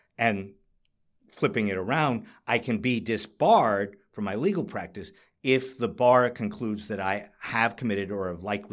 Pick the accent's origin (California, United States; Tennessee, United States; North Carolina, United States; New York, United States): New York, United States; I'm a New Yorker and you're wrong.